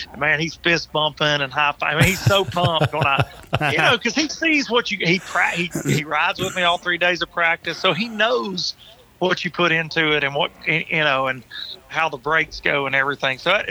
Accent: United States; Yeah, it was growing up on the Tennessee River, I always looked forward to having events there

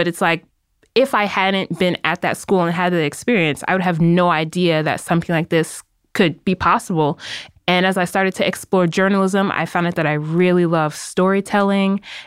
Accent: Brooklyn, New York, United States; I grew up in Bed-Stuy, Brooklyn, and just from being there and going to different schools.

